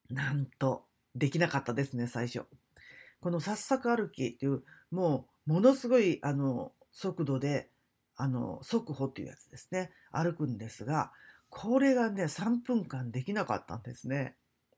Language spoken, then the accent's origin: Japanese; Sakaide, Kagawa, Japan; 地元の香川県、坂出市から生まれたラジオ体操以前の国民的な体操だった